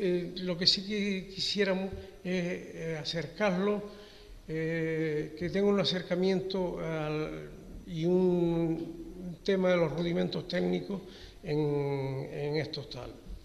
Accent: Canary Islands, Spain; Yo vengo de Gran Canaria, pero soy mejorero, eso lo quería dejar claro.

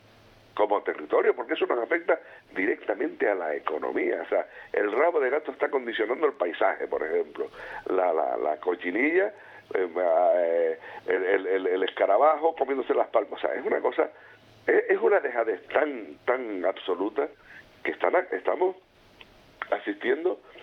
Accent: Canary Islands, Spain; nosotros como canarios

